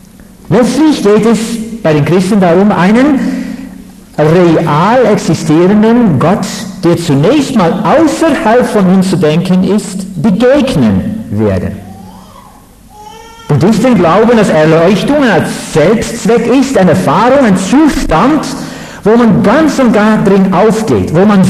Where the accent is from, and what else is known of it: Netherlands